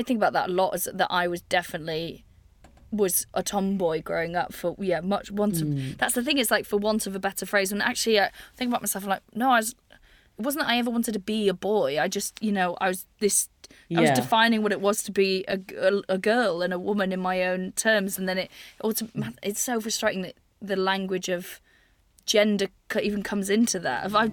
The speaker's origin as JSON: {"language": "English", "region": "Wales", "country": "United Kingdom", "said": "I'm from Wales"}